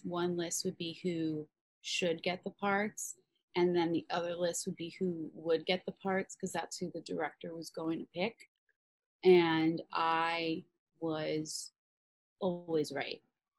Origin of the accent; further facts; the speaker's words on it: New York City, New York, United States; And I'm from New York City originally, so I wanted to go to a place where I wouldn't have to pay for room and board and I could be close to home.